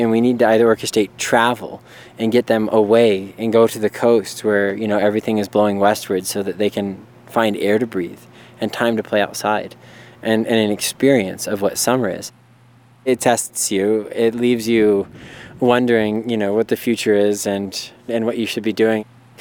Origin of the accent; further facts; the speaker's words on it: Las Vegas, Nevada, United States; I'm a Nevada native. I was born and raised in Las Vegas.